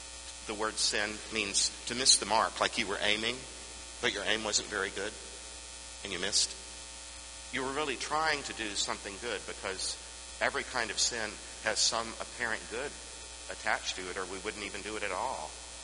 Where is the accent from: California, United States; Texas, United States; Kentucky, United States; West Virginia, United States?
Texas, United States; I grew up in Texas, and every church leader in Texas calls him or herself a sinner.